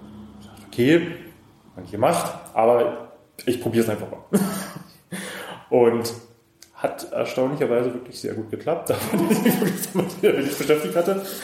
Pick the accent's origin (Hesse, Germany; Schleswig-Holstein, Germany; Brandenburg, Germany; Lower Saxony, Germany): Brandenburg, Germany; Cottbus; ich komme aus Cottbus. Ich bin 32 Jahre alt und seit Anfang des Jahres offiziell unterwegs als … in der Region.